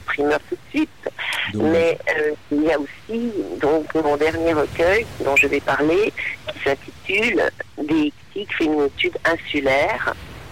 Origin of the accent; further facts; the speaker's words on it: Martinique; born there; je suis en plein ressourcement dans ma chère petite Martinique, hein, dans ma petite île volcanique où je suis née, au Terre-Saint-Ville. Donc là, je suis à la Pointe des Nègres